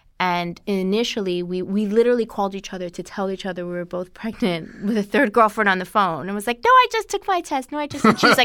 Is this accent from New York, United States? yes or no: yes; New York, United States; I grew up in New York. In New York, all you hear about is like scheduled C-section and a little tummy tuck and keep it moving, you know?